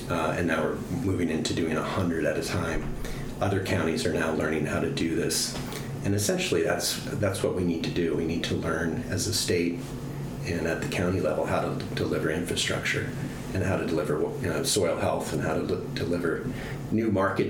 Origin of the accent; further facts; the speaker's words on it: Boston, Massachusetts, United States; now in Iowa, United States; I grew up in the Boston area. I went to school out in the Berkshires, college by the name of Williams College.